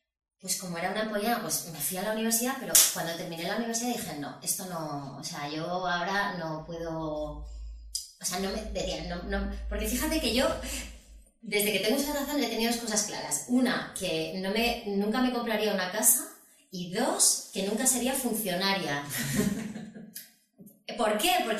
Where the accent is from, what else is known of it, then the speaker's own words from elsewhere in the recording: Spain; born there; mis padres son marroquíes, bueno, yo también me considero marroquí, aunque nací en España, siento que, bueno, son unas raíces pues muy fuertes, ¿no? Y entonces tengo mucha familia repartida por Europa